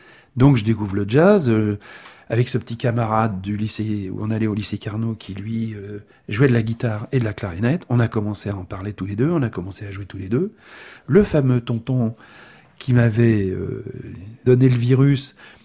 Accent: Paris, Île-de-France, France; Mais moi je suis parisien. C'est pas pareil. Moi je suis né à Paris. J'ai grandi dans un quartier extrêmement populaire. Donc je suis parisien. La Bretagne, ben, j'y vais chez ma grand-mère.

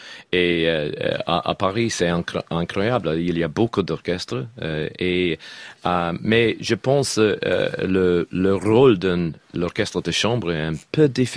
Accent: Glasgow, Scotland, United Kingdom; French is a second language; j'ai grandi à Glasgow pendant les années 60

